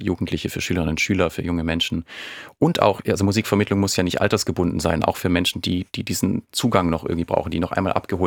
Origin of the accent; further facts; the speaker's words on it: Baden-Württemberg, Germany; now in Brandenburg, Germany; Also ich kann es noch an alle Schwaben zu Hause. Ich habe es nicht verlernt. Ich habe durch, weil ich recht früh dann doch auch viel in der Welt unterwegs war, irgendwie mir angewöhnt, Hochdeutsch sprechen zu können.